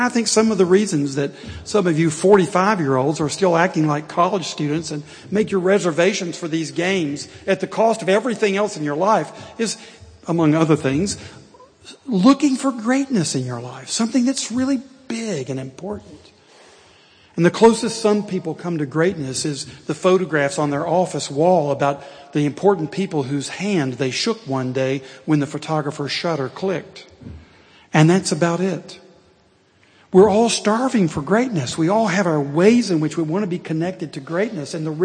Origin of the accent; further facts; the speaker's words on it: Tennessee, United States; I grew up in East Tennessee, and so every year we made pilgrimage to Knoxville, into Neyland Stadium.